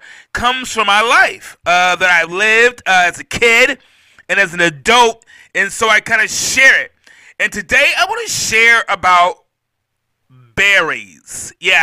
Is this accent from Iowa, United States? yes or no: no; Mount Vernon, New York, United States; I'm from Mount Vernon, New York. Anytime we want some berries, we would just go to the store and buy them.